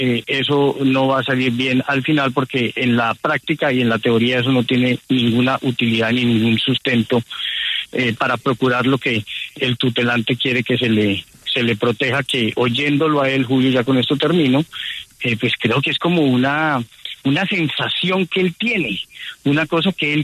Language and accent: Spanish; Colombia; todos somos colombianos.